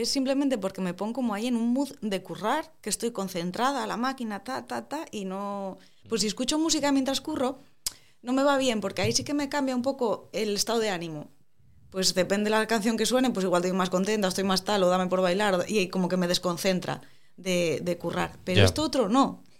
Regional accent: Asturias, Spain; somos unos asturianos nuevos. No somos los asturianos del siglo XIX, somos los del XXI.

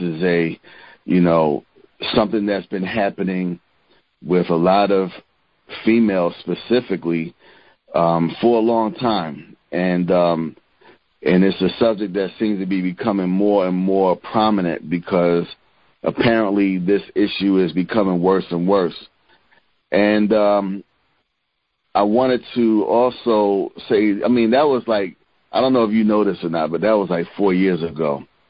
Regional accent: Baltimore, Maryland, United States; I'm from Baltimore, so that's only like an hour and change.

